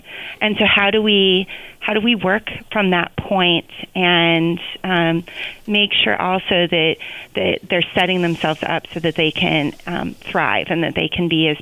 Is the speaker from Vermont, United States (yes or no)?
yes; Vermont, United States; first of all, I want to say that I grew up in Vermont, and I understand the relationship between many communities in Vermont and the university